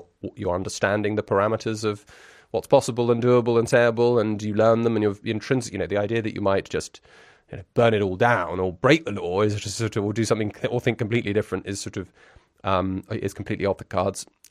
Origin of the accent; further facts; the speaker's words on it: Brussels, Brussels-Capital Region, Belgium; first language French; you know, I grew up in Brussels. You know, French was pretty much my first language. French and English were my first language.